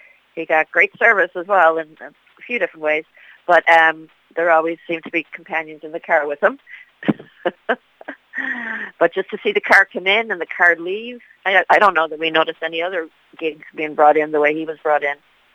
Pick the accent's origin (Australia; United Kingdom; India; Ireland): Ireland; Ballisodare, Connacht; now in Chicago, United States; Yeah, I grew up in Ballastadere, went to school in Ballastadere. I moved to Chicago in 1990, and I'm here since.